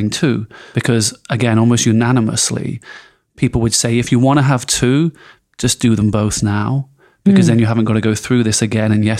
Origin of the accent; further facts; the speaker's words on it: England, United Kingdom; now in Brooklyn, United States; I'm an English guy living in Brooklyn.